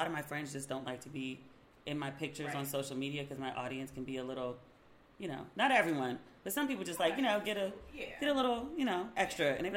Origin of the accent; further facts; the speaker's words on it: Maryland, United States; And I was like, sure, because I'm from Maryland. Like, you never turn down crab, especially if you're, like, you know, coastal water city.